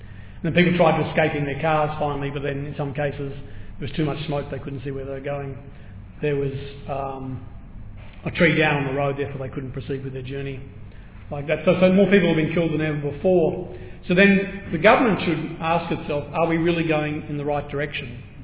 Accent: Melbourne, Victoria, Australia; now in Perth, Australia; I grew up in Melbourne, lived here for 43 years, and the last 5 years I've been in Perth.

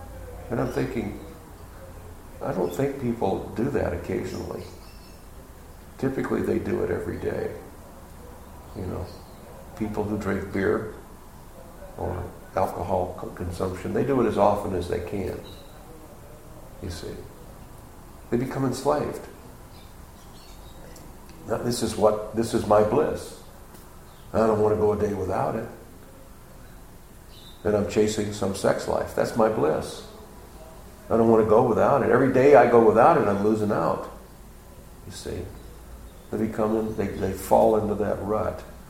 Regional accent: Texas, United States; I'm from Texas.

